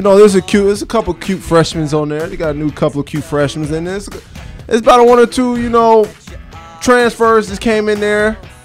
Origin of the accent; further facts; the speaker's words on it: Ohio, United States; Hey, you know I'm from Ohio. We almost to that East Coast, though.